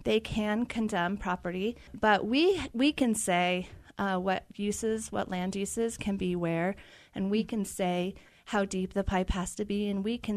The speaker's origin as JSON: {"language": "English", "region": "Utah", "country": "United States", "tie": "born or raised there", "said": "I was raised in Utah. I received my engineering degree from the University of Utah. And then I left for a long time trying to find the perfect place to live. And it's funny, a year ago, I came back."}